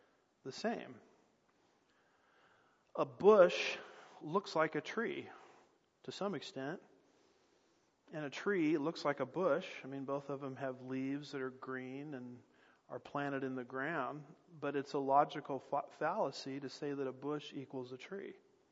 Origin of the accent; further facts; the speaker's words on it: United States; I have two cars in my garage because I'm an American and we're supposed to have two cars, right?